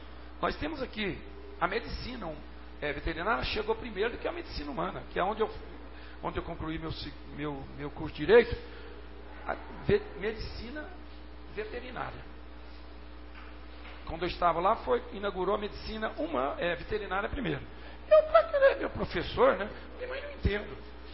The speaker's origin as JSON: {"language": "Portuguese", "town": "Anápolis", "region": "Goiás", "country": "Brazil", "tie": "born or raised there", "said": "eu sou a pessoa que eu nasci em Anápolis e fiquei uma temporada fora da minha cidade. E voltei para a minha cidade de origem."}